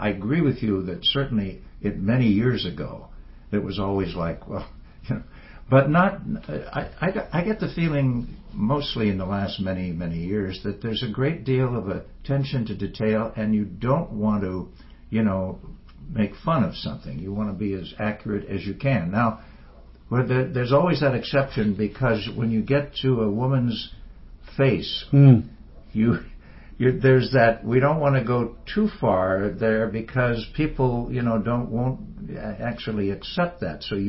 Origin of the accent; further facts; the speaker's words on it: San Francisco, California, United States; I mean, that's my hometown.